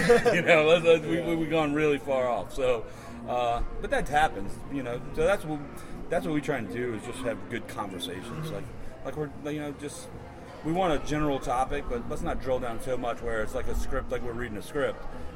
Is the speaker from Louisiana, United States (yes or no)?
yes; New Orleans, Louisiana, United States; Lisa's been here from Massachusetts, and we come from New Orleans.